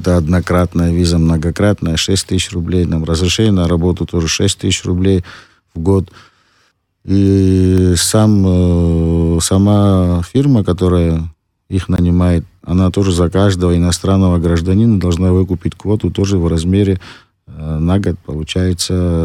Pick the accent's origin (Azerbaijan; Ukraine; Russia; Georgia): Georgia; Abkhazia; Мы все родились, живем в Абхазии, мы знаем, что это такое.